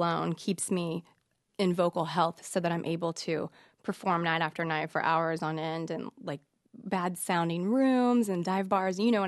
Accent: Springfield, Missouri, United States; I'm from Springfield, Missouri, the Ozarks area of Missouri.

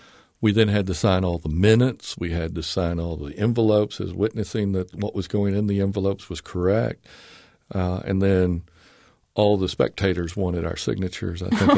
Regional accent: Orange, Virginia, United States; also born or lived in Big Spring, Texas; I was born in Big Spring, Texas, and in 59, when I was in the third grade, we moved to Orange, Virginia.

